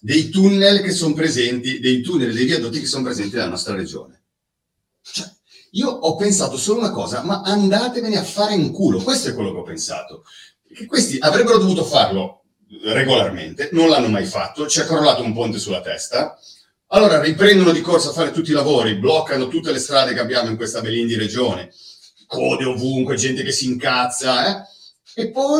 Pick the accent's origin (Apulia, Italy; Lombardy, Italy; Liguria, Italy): Liguria, Italy; Genoa; io abito in Val Varena, non è grandinato, quindi da buon genovese ti dico